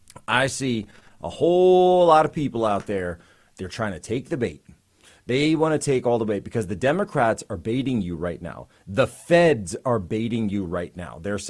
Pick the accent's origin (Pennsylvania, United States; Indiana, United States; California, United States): Pennsylvania, United States; I'm from Pennsylvania and I stand with Texas.